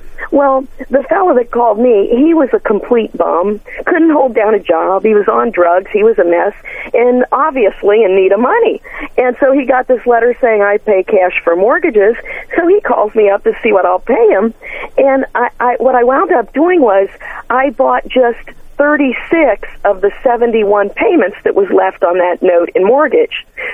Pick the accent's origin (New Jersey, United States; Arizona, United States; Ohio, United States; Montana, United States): Ohio, United States; Cincinnati; I'm from Cincinnati, and I started buying locally.